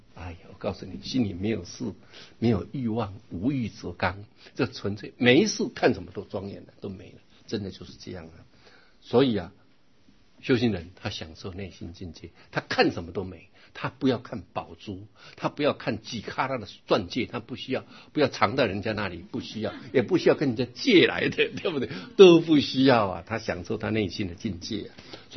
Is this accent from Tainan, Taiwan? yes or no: no; Yilan County, Taiwan; 因为我是宜兰人嘛，啊，这次宜兰办花灯嘛